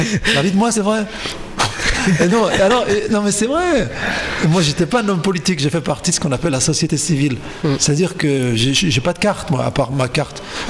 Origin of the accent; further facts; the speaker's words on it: France; parce que nous sommes français.